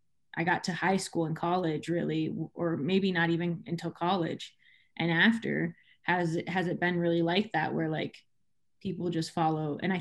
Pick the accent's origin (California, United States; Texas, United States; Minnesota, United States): California, United States; San Diego; Like I'm from San Diego. The Padres have sucked there for forever.